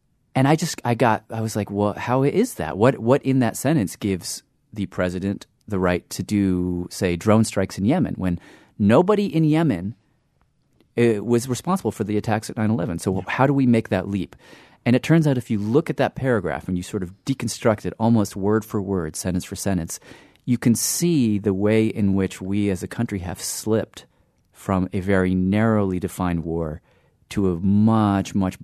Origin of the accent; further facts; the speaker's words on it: United States; it just felt like I really need to understand what's happening in there as an American and also as a storyteller.